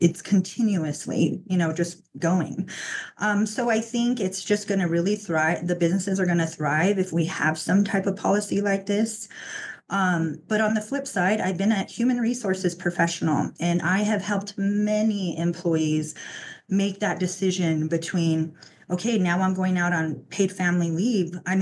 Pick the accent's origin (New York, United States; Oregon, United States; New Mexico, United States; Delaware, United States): New Mexico, United States; moved away as an adult; So I grew up in New Mexico, moved away as soon as I turned 18, just wanted to explore, you know, what was out there in the world. So I ended up in Los Angeles